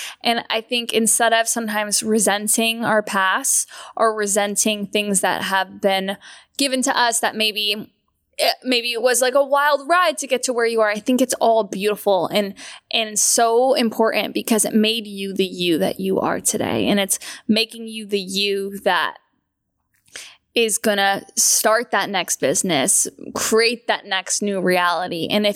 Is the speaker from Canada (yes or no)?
yes; Canada; now in Los Angeles, United States; As a Canadian, you were luckily allowed some travel time into the States.